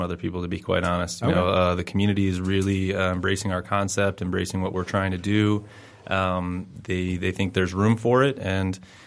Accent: Warren, Michigan, United States; So I'm drinking Ninja Chicken, pale ale from my hometown boys, Falling Down Beer

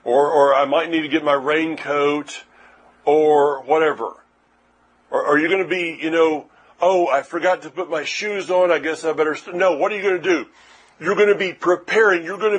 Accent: Florida, United States; Ponce de Leon, I grew up in North Florida. I've been down to St. Augustine. I lived about 50 minutes from St. Augustine.

